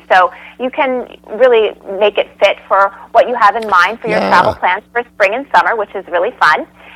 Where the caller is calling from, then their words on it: New York City, New York, United States; We are connected today from New York City.